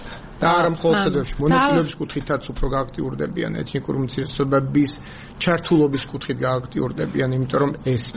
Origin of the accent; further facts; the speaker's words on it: Tbilisi, Georgia; თბილისელი ვარ მე